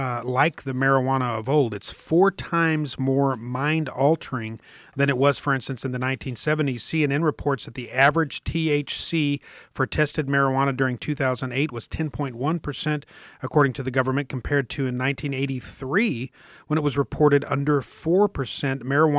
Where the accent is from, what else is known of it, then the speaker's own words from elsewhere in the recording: Denver, Colorado, United States; Yeah, and my home state of Colorado, out of Denver